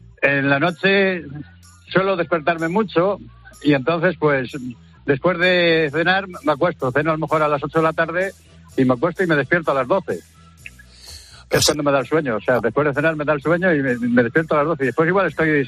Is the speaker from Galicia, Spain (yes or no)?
no; Asturias, Spain; now in Torrejón de la Calzada, Spain; Soy asturiano, pero vivo aquí en Torrejón de la Calzada.